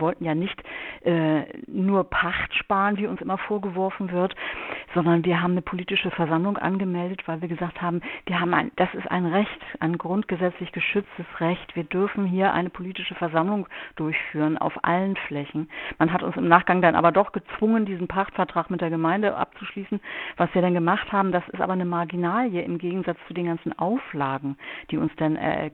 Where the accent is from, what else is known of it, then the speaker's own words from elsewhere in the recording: West Germany, Germany; wir sind Westdeutsche, wir kennen keine andere Gesellschaftsform, die besser ist als die Demokratie